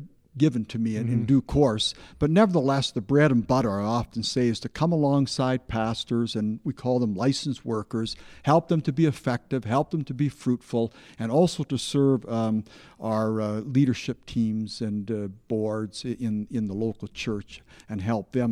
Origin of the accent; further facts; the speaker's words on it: Swift Current, Saskatchewan, Canada; I've had the privilege of, I grew up in Swift Current, a Saskatchewanian, and started there and finished my high school and then went to university and in Saskatoon and studied the agricultural economics there.